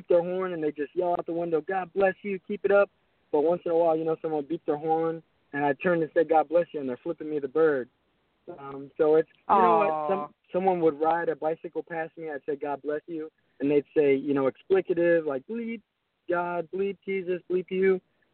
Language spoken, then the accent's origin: English; Pottstown, Pennsylvania, United States; Yes, I'm from Pottstown, Pennsylvania, about 45 minutes outside of Philadelphia.